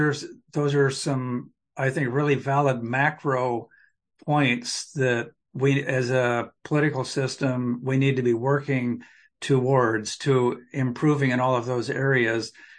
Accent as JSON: {"language": "English", "region": "Oregon", "country": "United States", "tie": "born or raised there", "said": "I grew up in Southern Oregon, where we used to have beautiful truck farms with incredible vegetables every summer, including tomatoes, and those tomatoes are all gone."}